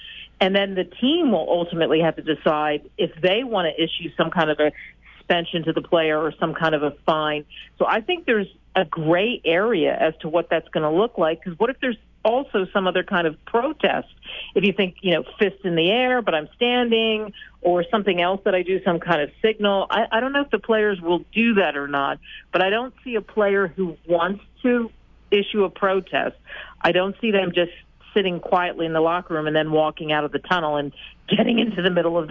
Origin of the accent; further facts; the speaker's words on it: Northeast, United States; now in Dallas, United States; I'm from the Northeast, but I'm located in Dallas now, and that's where I do my show, out of Dallas.